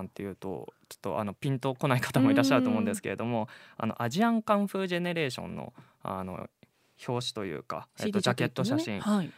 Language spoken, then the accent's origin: Japanese; Toyama, Japan; 富山っていうのは私もその富山出身なので分かるんですけれども